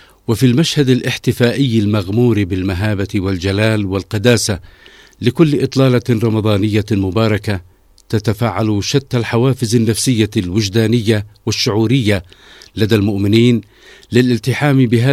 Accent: Yemen; ومما يثري مزايا الشهر الكريم وخصوصيته لنا كيمنيين

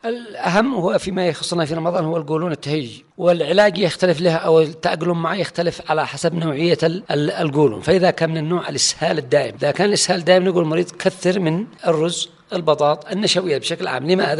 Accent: Yemen; أما إحنا عندنا في اليمن نقول على سن 50

